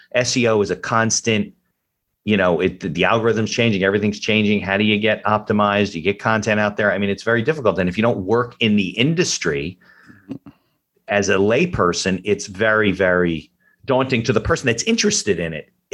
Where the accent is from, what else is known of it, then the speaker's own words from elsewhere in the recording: West Caldwell, New Jersey, United States; I grew up in West Caldwell, and it's a different school system, but we all knew each other